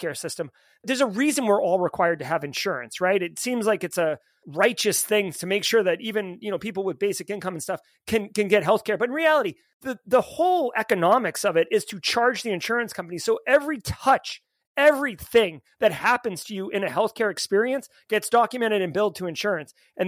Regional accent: United States; we have lots of money, we're lazy, and we're American.

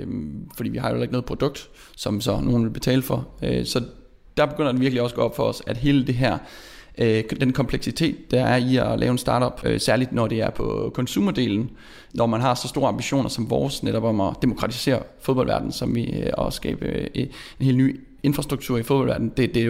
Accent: Vadum, North Denmark Region, Denmark; Kasper, han er en bunderøv ligesom mig selv. Han er fra Brovst, jeg er fra Vadum.

